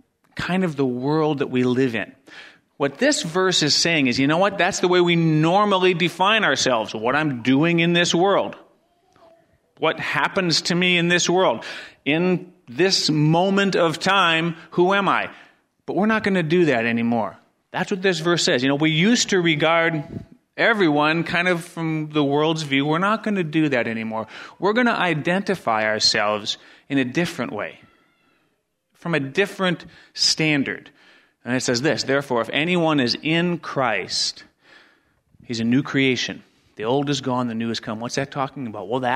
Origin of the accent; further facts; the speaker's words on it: Wisconsin, United States; You know, we're from Wisconsin, and no matter what my kids say, I'm from northern Wisconsin.